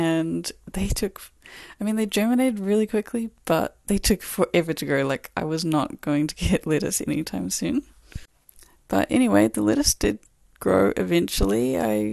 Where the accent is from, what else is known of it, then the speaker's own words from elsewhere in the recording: Whangarei, Northland, New Zealand; moved away as an adult; now in Auckland, New Zealand; I grew up in Whangarei and moved to Auckland in 2015, I think it was, to study at Unitec.